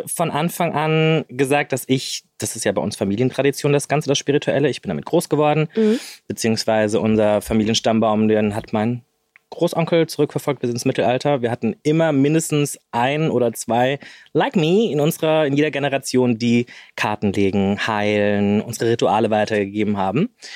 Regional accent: Bavaria, Germany; Aber der Punkt ist, also ich bin in Niederbayern groß geworden.

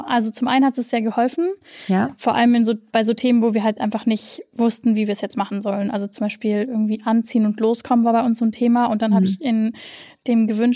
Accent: West Germany, Germany; ich bin im Westen aufgewachsen

